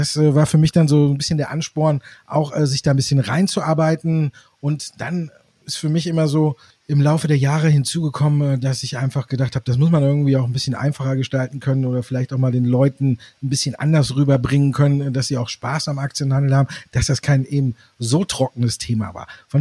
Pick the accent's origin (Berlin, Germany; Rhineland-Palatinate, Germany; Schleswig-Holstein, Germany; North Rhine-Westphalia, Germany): North Rhine-Westphalia, Germany; Düsseldorf; born there; also born or lived in Bavaria; bin wieder zurück in die Heimat. Als geborener Düsseldorfer war ich ja lange Zeit dann im Asylbereich quasi in Bayern unterwegs und dann bin ich wieder zurückgekommen